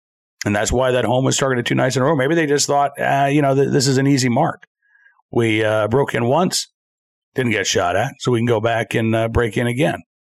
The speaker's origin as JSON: {"language": "English", "region": "Virginia", "country": "United States", "said": "Good news for my home state of Virginia"}